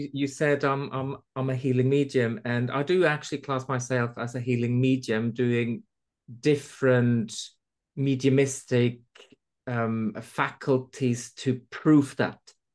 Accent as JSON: {"language": "English", "country": "Switzerland", "first_language": "German", "second_language": "English", "said": "my surname is from Switzerland. So I'm not originally English. So my mother tongue is German."}